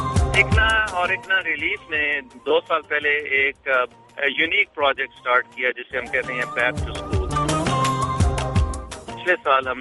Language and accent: Urdu; Rawalpindi, Punjab, Pakistan; moved away as an adult; now in United States; میں پاکستان کے شہر راولپنڈی میں پیدا ہوا, وہیں پلا بڑا, اور پھر یونیورسٹی آف ایگریکلچر فیصل آباد سے میں نے گریجویشن کی. گریجویشن کرنے کے بعد مجھے اللہ تعالیٰ نے توفیق دی امریکہ آنے کی, اور یہاں پہ میں شکاگو آیا